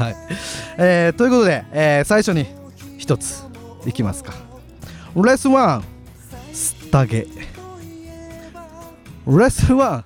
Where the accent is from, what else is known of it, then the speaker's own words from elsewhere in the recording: Akita, Japan; 僕秋田人なんですけども、やっぱり秋田大好きなので、秋田弁を皆さんに覚えてもらおうと思っているわけですよ。